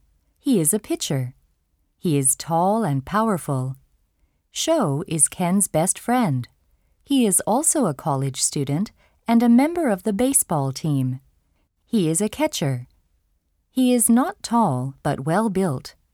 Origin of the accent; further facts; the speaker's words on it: Vancouver, British Columbia, Canada; No, I'm not. I'm from Vancouver. It's a large city in Western Canada.